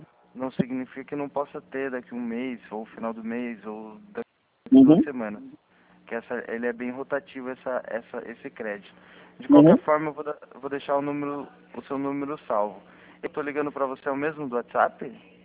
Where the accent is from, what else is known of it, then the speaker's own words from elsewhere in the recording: São Paulo, Brazil; Não, eu sou do interior de São Paulo.